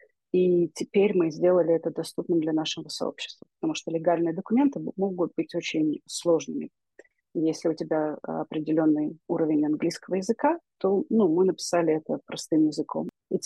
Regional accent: Ukraine; мы из Украины

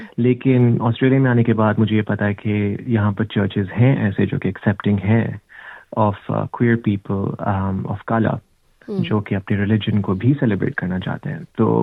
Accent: Dubai, United Arab Emirates; چاہے پاکستان میں ہوں, چاہے دبئی میں ہوں جہاں پر میں پلا بڑا, انڈیا میں ابھی تک گیا نہیں

